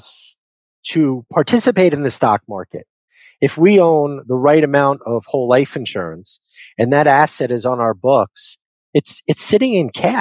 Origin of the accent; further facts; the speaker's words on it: Las Vegas, Nevada, United States; we're both from Las Vegas, we saw it